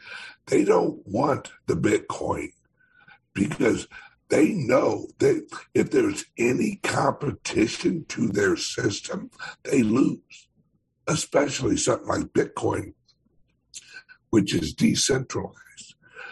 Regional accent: St. Louis, Missouri, United States; Jack Dorsey is originally from my hometown here in St. Louis.

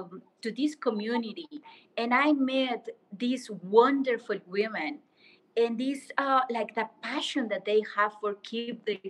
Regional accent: Mexico; English is a second language; it's unbelievable that I'm from Mexico and I don't know my community.

